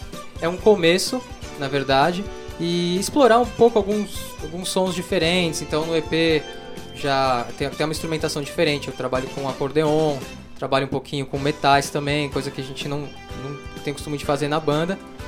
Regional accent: São Paulo, Brazil; Sou de São Paulo, Zona Oeste, Pompeia.

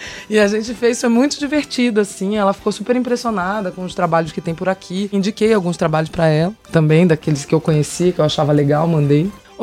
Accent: Amazonas, Brazil; eu sou do Amazonas.

